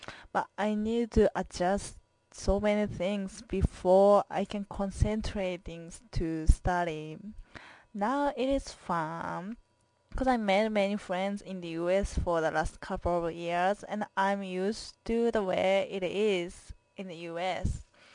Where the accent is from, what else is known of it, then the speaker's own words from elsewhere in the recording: Japan; accent: Japanese; first language Japanese; English is a second language; moved away as an adult; also born or lived in Oregon; now in United States; I'm Japanese and I'm from Japan. English is my second language, so I have a Japanese accent and my English is still broken sometimes.